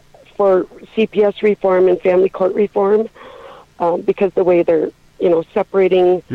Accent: Wisconsin, United States; I'm from Wisconsin.

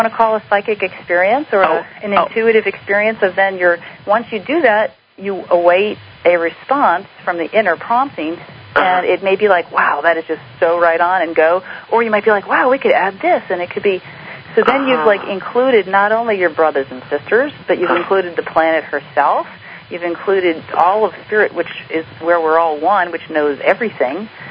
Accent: Virginia, United States; people always think I'm from California, but I'm from the East Coast.

